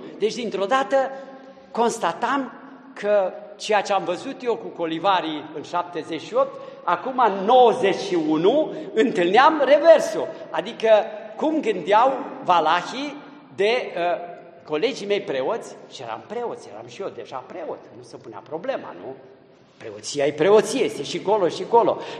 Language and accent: Romanian; Transylvania, Romania; chiar dacă sunt ardelean, aduc din Ardeal lucrurile bune ale Transilvaniei